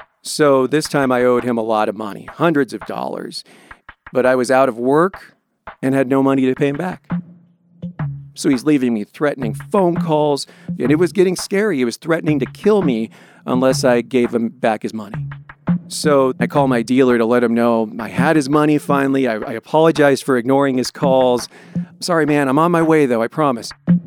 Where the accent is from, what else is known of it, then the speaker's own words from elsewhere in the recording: Longmont, Colorado, United States; I grew up in Longmont, Colorado, and I have a loving family, a large Latino household, parents who loved me unconditionally